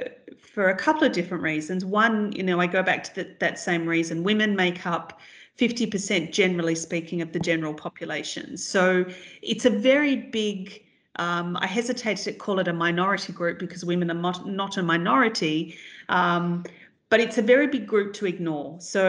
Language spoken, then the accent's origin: English; Australia; if I use my example of growing up in Australia